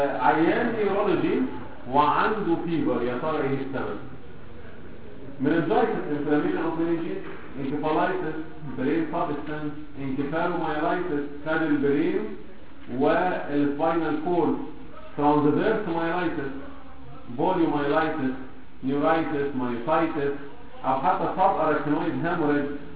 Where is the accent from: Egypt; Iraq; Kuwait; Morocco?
Egypt; احنا للاسف يعني كمصريين عندنا مشكله في ايه؟